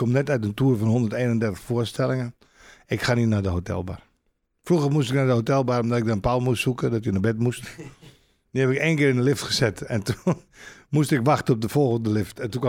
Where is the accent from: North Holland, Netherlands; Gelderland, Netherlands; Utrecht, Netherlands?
North Holland, Netherlands; Ik kom uit Noord-Holland. 12 kilometer van het Palingdorp vandaan.